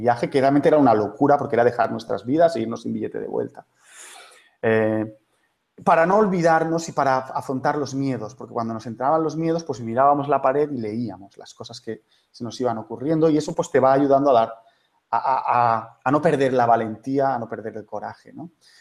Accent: Barcelona, Catalonia, Spain; Yo soy de Barcelona.

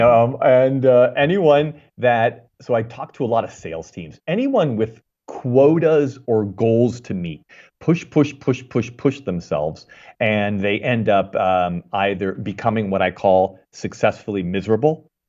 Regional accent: Pennsylvania, United States; like I grew up in Pennsylvania, so I love to visualize the beautiful fall foliage

